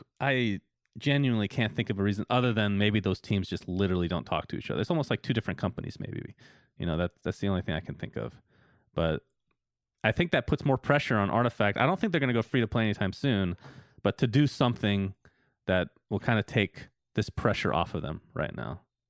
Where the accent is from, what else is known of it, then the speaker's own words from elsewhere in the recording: Arizona, United States; Kiev, of course, extremely cold, and I come from Arizona